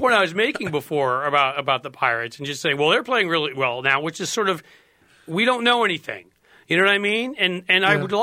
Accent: New York, United States; And well, I'm from New York and a Yankees fan, so I can always make fun of the Mets.

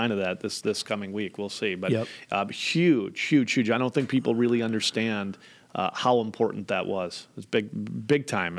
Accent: Buffalo, New York, United States; just growing up in Buffalo, New York

